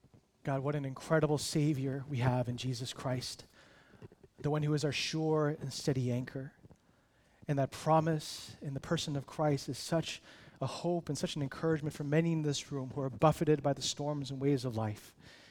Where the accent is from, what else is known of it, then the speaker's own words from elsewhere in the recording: San Francisco, California, United States; We grew up in San Francisco together, and we've actually known each other since first grade.